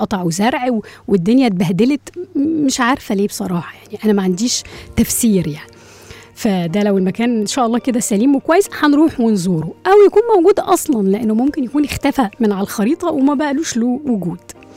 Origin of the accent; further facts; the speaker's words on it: Egypt; لأنه حضراتكم عارفين إن إحنا مازال عندنا في مصر أسر فقيرة بتبقى محتاجة يعني سقف لبيتها